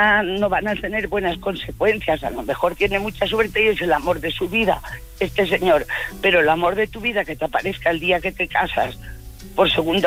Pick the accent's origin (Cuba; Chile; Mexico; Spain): Spain; Sella, Valencian Community; Uy, de un pueblo muy pequeño de Alicante, de Sella.